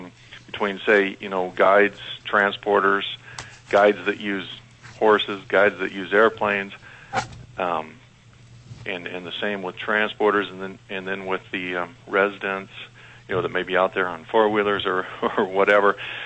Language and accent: English; Glennallen, Alaska, United States; I was born in Glen Allen, and I'm a lifelong resident of Alaska. I've hunted, trapped, and fished during most of my life here